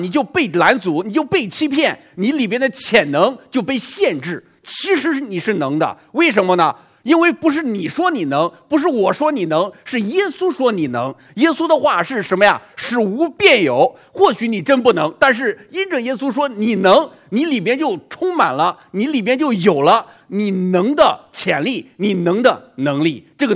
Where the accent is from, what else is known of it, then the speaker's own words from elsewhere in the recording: Henan, China; 我们河南人喊比爸爸更大年龄更大的长辈，叫大爷